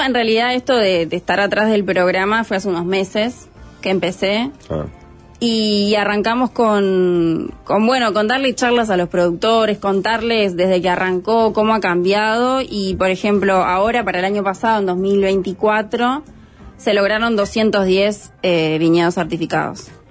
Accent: Montevideo, Uruguay; Yo soy de Montevideo, no tenía contacto con nada.

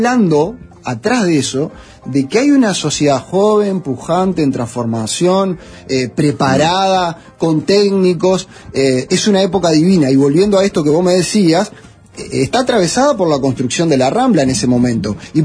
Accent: Montevideo, Uruguay; Yo soy de La Paloma, una parte que está ahí al pegadito al estadio Trócoli.

